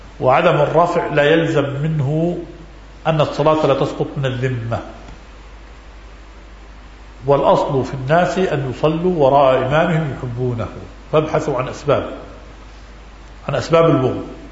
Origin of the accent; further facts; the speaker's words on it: Amman, Amman Governorate, Jordan; وبلادنا نحن بلادنا الأردن وخصوصا عمان على وجه أخص، عمان مدينة جبال وفيها مرتفعات، على صغر عمان فيها مرتفعات وفيها منخفضات